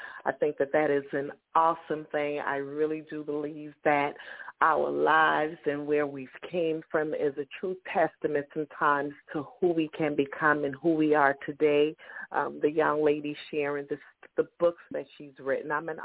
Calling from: Charleston, South Carolina, United States; I am calling from Charleston, South Carolina.

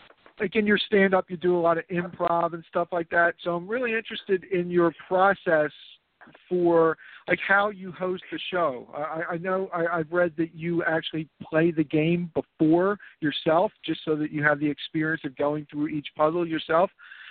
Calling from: Philadelphia, Pennsylvania, United States; Hey, Simon. … calling from Philadelphia.

